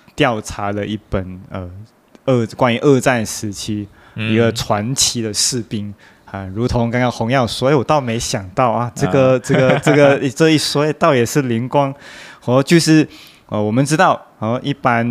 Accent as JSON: {"language": "Chinese", "country": "Malaysia", "said": "我们可能华人，又或者是我们是马来西亚人"}